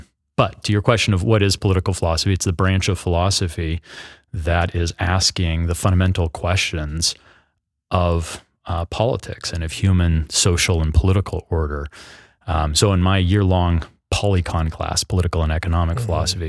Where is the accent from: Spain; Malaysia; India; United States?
United States; Bonners Ferry, Idaho; I grew up in Idaho, North Idaho, a little town called Bonner's Ferry, okay. About 30 miles from the Canadian border. And, I'm a native Idahoan and, moved to Moscow, right out of high school to attend the University of Idaho, okay.